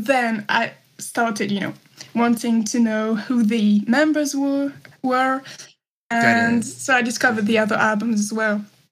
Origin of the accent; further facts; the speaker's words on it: France; I'm from France and I love … of course.